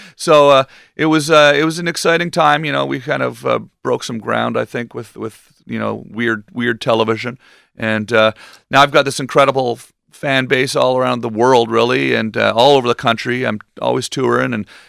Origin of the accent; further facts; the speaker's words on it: Ottawa, Ontario, Canada; I grew up in Canada, Ottawa, not too far from here, and I'm used to the cold.